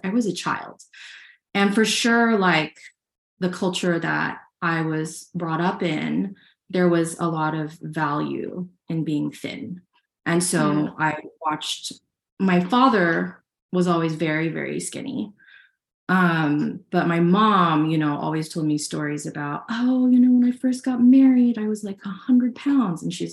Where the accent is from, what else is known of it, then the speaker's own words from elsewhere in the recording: Texas, United States; I was born and raised in Texas. My parents are immigrants from Hong Kong.